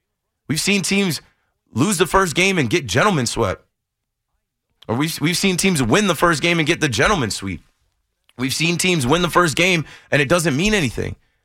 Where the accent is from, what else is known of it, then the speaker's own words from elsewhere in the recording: New Jersey, United States; I'm from Jersey. I picked the Nets. I'm from Jersey.